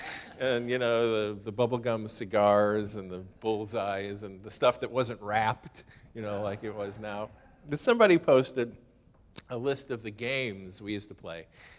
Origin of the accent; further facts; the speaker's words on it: Chicago, Illinois, United States; pages that I subscribe to is Memories of Growing Up in Chicagoland. That was my home, the northwest side, Jefferson Park.